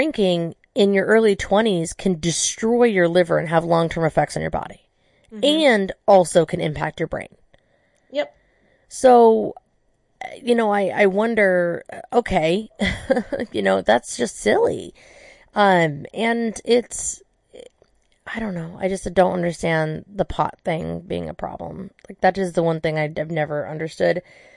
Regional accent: California, United States; I'm from California originally

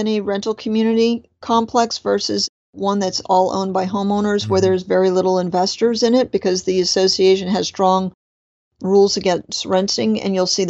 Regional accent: Florida, United States; Oh, I never had it. I'm from Florida.

